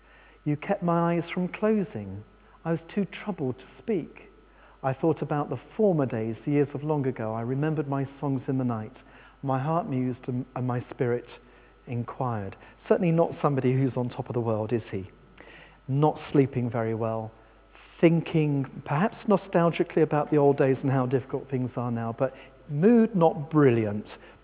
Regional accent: England, United Kingdom; However, I'm English

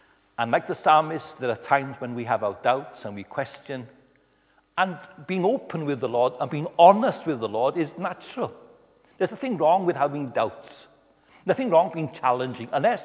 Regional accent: Anglesey, Wales, United Kingdom; As Tim mentioned, I'm from Anglesey, where RAF Valley, they train this time of year, the Red Arrows come, and there are times on Rhosnegir Beach when we can see them training

